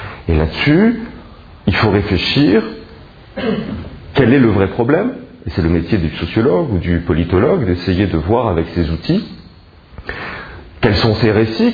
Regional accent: Martigues, Provence-Alpes-Côte d'Azur, France; Et si je viens de Paris, je vais vous dire, oui, c'est vrai, mais moi, je viens de Martigues. Et franchement, je ne suis pas parisien.

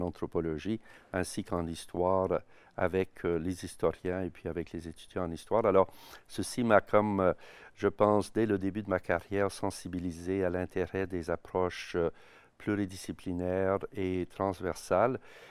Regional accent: Canada; bien, je suis Canadien d'origine.

